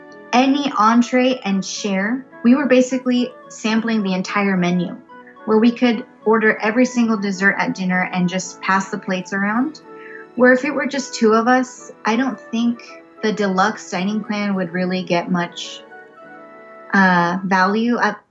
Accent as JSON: {"language": "English", "region": "California", "country": "United States", "tie": "born or raised there", "said": "So we grew up in California. We would go to Disneyland all the time growing up as children"}